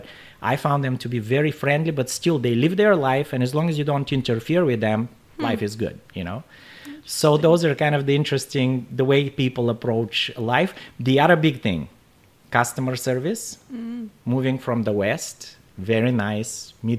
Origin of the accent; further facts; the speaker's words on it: Bulgaria; also born or lived in Washington State / California / Colorado / Wyoming; now in Maryland, United States; I moved here from Bulgaria. I've lived in all over US, which is more than a lot of people who have grown up here have done.